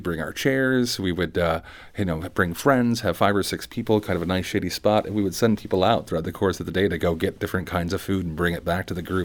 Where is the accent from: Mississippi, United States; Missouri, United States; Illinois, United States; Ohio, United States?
Missouri, United States; St. Louis; I'm from the St. Louis area, but I moved around in my youth. When I came back to St. Louis City about 20 years ago